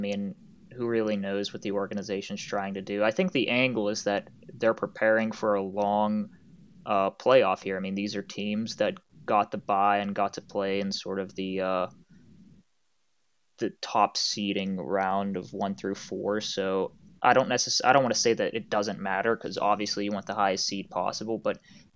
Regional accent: Pittsburgh, Pennsylvania, United States; And I'll point to my hometown Penguins, that they should have pulled Matt Murray after game one

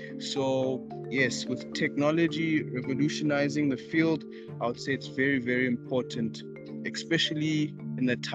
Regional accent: Johannesburg, Gauteng, South Africa; if I'm from Joburg and I go to a varsity in Joburg

